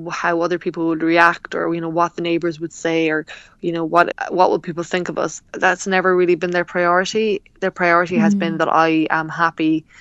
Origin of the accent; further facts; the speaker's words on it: Clonakilty, County Cork, Ireland; on Clonakilty, which is my hometown